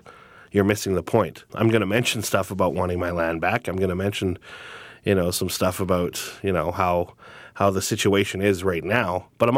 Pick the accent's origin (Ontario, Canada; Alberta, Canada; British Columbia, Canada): Alberta, Canada; I'm Cree from Alberta. I'm part of the Cree tribe. But again, I'm adopted by, you know, white German Scottish parents